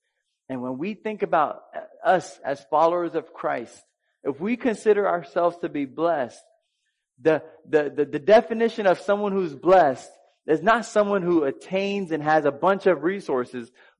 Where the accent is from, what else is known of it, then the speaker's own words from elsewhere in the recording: Dallas, Texas, United States; Again, I'm from Dallas, which is a pretty big city, and I was mainly raised there, and education there is terrible, so I didn't learn a lot.